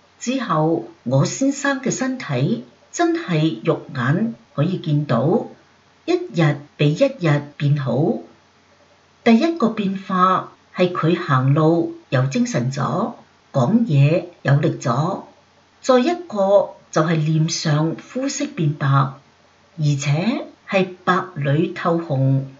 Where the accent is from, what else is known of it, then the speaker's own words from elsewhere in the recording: China; 我是在大陸長大的，養成了那種強勢的性格，好跟人爭鬥。